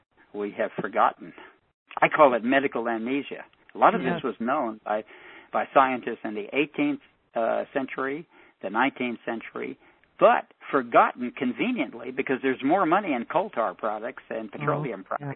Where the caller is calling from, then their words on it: La Jolla, California, United States; also born or lived in Carpinteria, United States / Texas / Arizona; I am now in La Jolla, California, and I'm looking to start a school in Ojai or someplace in California. I've been spending the last few years in Texas and in Arizona, and I used to live in Carpinteria, California, for about 20 years.